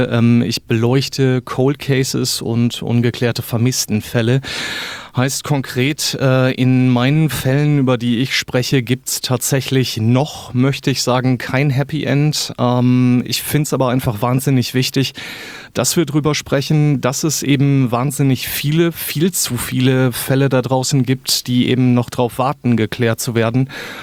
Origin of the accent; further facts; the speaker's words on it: Münster, North Rhine-Westphalia, Germany; Wir sind aus Münster